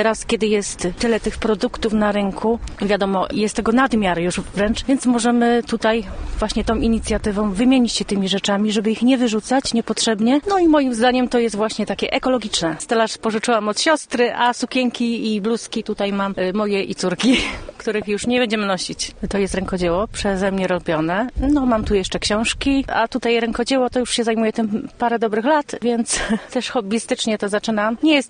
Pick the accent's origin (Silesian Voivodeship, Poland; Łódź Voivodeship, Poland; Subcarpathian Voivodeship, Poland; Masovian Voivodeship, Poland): Łódź Voivodeship, Poland; Wieluń; jestem tutaj, pochodzę z Wielunia.